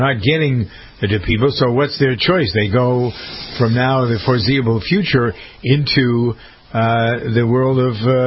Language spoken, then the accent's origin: English; Massachusetts, United States; born or raised there